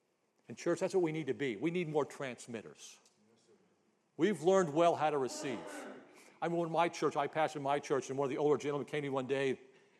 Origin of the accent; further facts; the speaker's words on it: Oregon, United States; I grew up in the Northwest, up in the mountains of Oregon, the Blue Mountains